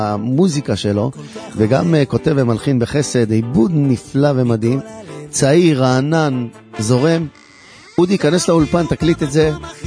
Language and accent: Hebrew; Bnei Brak, Tel Aviv District, Israel; גדלתי בבני ברק, אתה יודע, ואני מכיר את היידיש ככה מקטנות